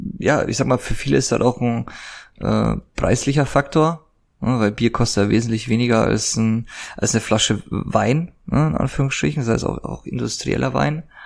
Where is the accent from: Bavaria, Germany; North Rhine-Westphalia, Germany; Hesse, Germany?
Bavaria, Germany; Ich komme vom Chiemsee aus Bayern